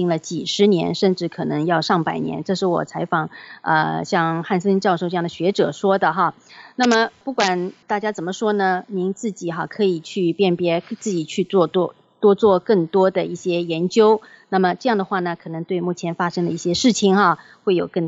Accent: China; now in United States; 我们来自尤其来自中国的朋友们哈，都听到了社会主义共产主义

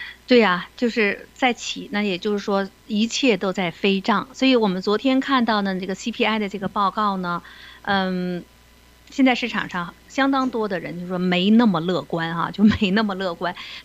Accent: United States; 就是叫做我们美国人都知道叫住房的抵押贷款那种支持的那种资金吧哈

